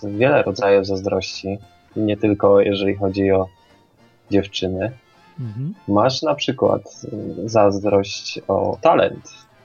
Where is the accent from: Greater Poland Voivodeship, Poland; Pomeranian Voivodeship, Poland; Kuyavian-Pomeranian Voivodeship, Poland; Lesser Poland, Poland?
Greater Poland Voivodeship, Poland; Poznań; Ja jestem z Poznania i tam ja czasem sobie wychodzę w nocy na miasto.